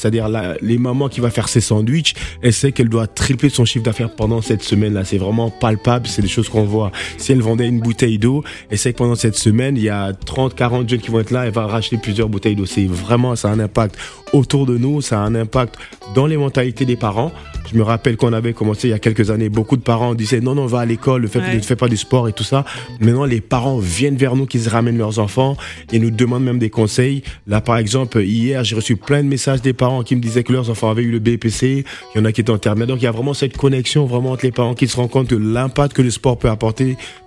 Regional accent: Gabon; also born or lived in Benin; C'est moi, j'ai grandi au Gabon et au Bénin.

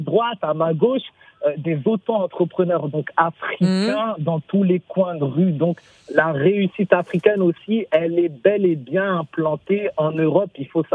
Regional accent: Cergy, Île-de-France, France; Regardez-moi, j'ai 25 ans, je suis un jeune, bon... On vient aussi des quartiers de Sergi du 95, etc.

